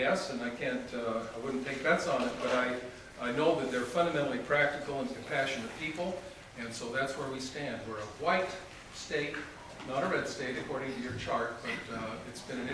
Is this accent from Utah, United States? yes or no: yes; Utah, United States; I grew up in Utah, and although I've lived a lot of my adult life away, they're fundamentally pragmatic.